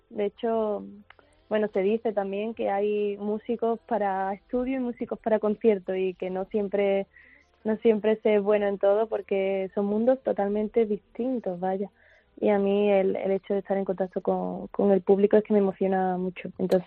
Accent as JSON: {"language": "Spanish", "town": "Málaga", "region": "Andalusia", "country": "Spain", "said": "ya que estoy en mi tierra, que los malagueños vengan a apoyarme."}